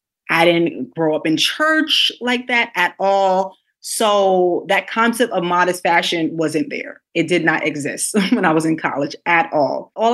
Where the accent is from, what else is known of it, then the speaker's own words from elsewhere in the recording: Brooklyn, New York, United States; I am from Brooklyn, New York.